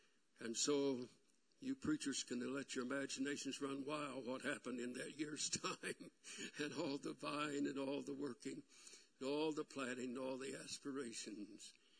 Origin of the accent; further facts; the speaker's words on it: Oklahoma, United States; I want you at district council to announce that you are moving back to Oklahoma, which is my home state, and you are going to pastor in the Southwest.